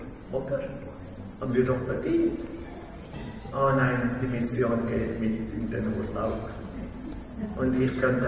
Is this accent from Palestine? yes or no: no; Austria; Bei uns in Österreich beschäftigen sich die meisten Menschen, wie ich gesagt habe, über Vermittlung einer Person.